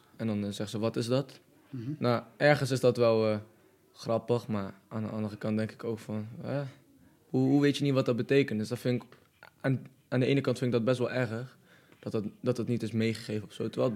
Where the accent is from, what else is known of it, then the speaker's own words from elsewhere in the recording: Cuijk, North Brabant, Netherlands; also born or lived in Boxmeer; Ik ben 15 jaar oud, geboren in Boksmeer en ik ben opgegroeid in Kuik. Ik ben de zoon van … de roots uit Tanimba. En … roots uit Dammar.